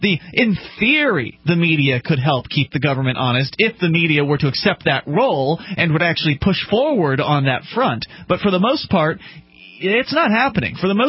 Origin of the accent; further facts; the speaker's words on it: Australia; I have been accused of treason, even though I'm an Australian, not a U.S. citizen.